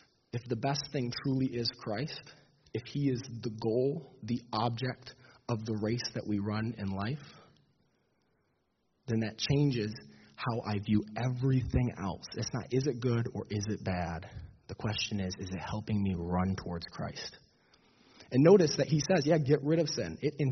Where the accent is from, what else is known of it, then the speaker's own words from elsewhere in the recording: Petoskey, Michigan, United States; I remember growing up in Petoskey, Michigan.